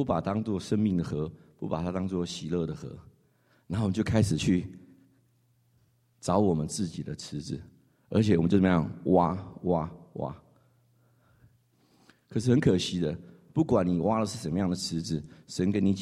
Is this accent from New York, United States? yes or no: yes; New York, United States; 我是从纽约来的